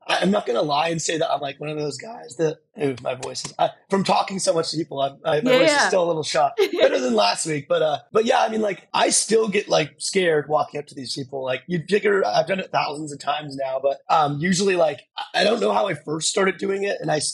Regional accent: Tucson, Arizona, United States; because I grew up in Tucson, Arizona.

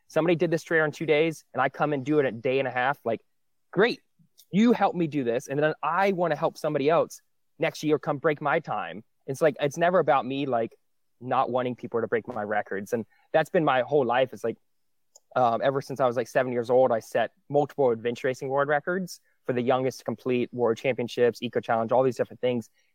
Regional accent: Florida, United States; now in Georgia, United States; now that I live up in Georgia, I felt like growing up in Florida, I never appreciated Florida.

